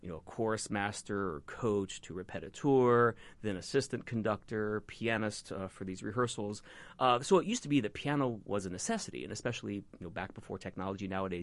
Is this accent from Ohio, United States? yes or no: yes; Cincinnati, Ohio, United States; Cincinnati was my hometown.